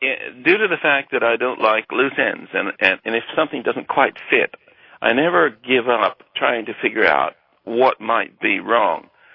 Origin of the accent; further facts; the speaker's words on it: Kentucky, United States; moved away; also born or lived in England; Well, I'm originally American, but I've lived in England most of my life. I grew up in Kentucky, so I'm a sort of hick, you could say.